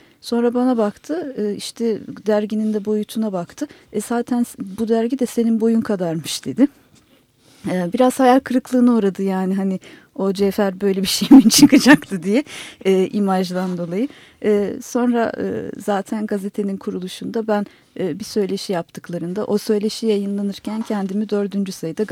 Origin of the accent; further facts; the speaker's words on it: Kadıköy, Istanbul, Turkey; Bir Kadıköylü olarak o bana tabii hiçbir şey ifade etmedi.